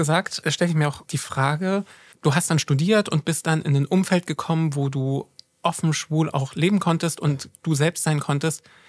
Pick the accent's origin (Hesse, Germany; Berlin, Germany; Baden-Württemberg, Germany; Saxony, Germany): Saxony, Germany; Görlitz; ich bin in Görlitz groß geworden, ostdeutsche Kleinstadt an der Grenze zu Polen.